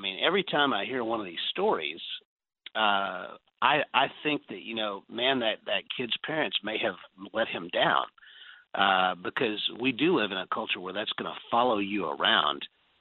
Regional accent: the South, United States; I grew up, maybe you did too. I'm 48. I grew up in the South.

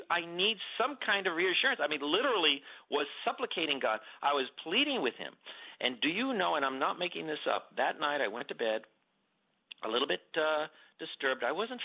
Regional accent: Los Angeles, California, United States; born there; I was born in East Los Angeles, and I went to UCLA, and then I went to Cornell

